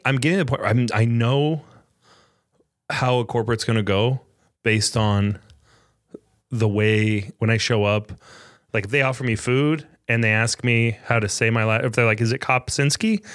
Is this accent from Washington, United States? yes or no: yes; Spokane, Washington, United States; dude, don't say I'm from Spokane.